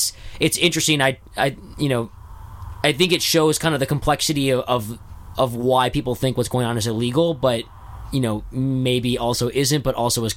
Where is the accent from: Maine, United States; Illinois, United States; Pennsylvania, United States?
Illinois, United States; Chicago; And growing up in Chicago, we were talking about how, you know, literally our entire lives were lived in a 1.3-mile radius a lot of times in Chicago.